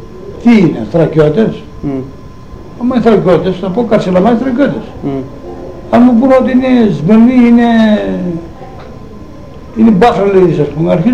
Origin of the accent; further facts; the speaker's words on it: Eastern Macedonia and Thrace, Greece; Εγώ πήγα στην Καστοριά, έπαιξα και με καταλάβανε ότι είμαι θρακιώτης και έπαιζα θρακιώτικο.